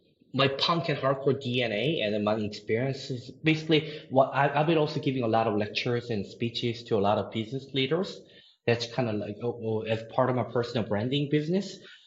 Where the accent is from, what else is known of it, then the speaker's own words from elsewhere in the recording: Seoul, South Korea; As I mentioned before, I was born and raised in Seoul.